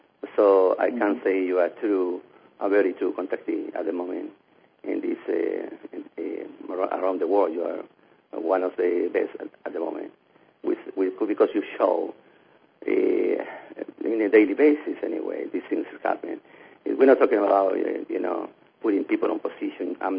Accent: Sydney, New South Wales, Australia; English is a second language; now in Chile; Yes, ma'am. From Sydney, Australia.

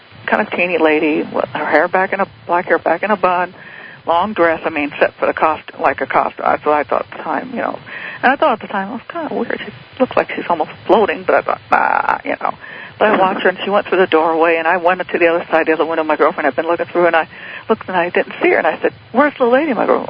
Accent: Sacramento, California, United States; Regular afternoon in Sacramento, in California, where I grew up in California.

